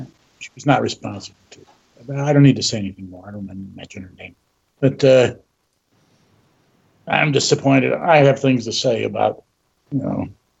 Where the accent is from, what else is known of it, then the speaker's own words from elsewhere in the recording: Chicago, Illinois, United States; born there; also born or lived in Milwaukee; now in Los Angeles, United States; Okay, look, I was born in Chicago, did many years in Milwaukee.